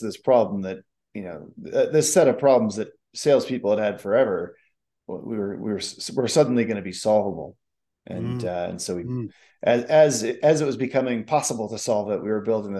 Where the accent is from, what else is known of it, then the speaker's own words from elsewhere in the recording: Chicago, Illinois, United States; moved away as an adult; also born or lived in California; No, I'm actually from Chicago, and, I moved out to California after college, and then, started Badger Maps about 12 years ago.